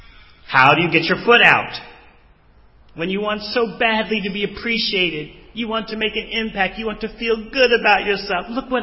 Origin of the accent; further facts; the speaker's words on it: New York City, New York, United States; When I was a little child growing up in New York City, the neighborhood was like that.